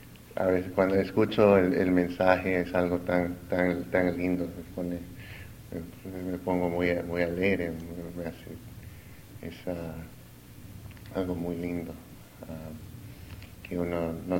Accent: Peru; moved away; Yo vine a este país muy joven, o sea, soy originalmente del Perú, pero bueno, mi español es como de niño.

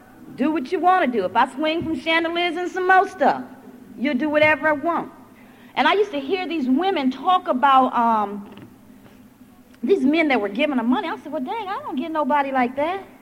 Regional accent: California, United States; now in Washington, D.C., United States; I'm originally from California. I got here in Washington, D.C. because I was stationed at Walter Reed Army Medical Center.

